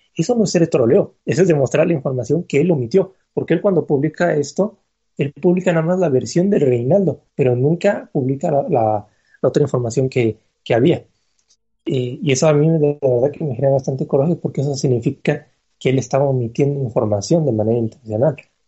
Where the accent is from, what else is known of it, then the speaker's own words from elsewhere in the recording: Mexico; A ver, yo soy mexicano, yo sí estoy en un narcorrégimen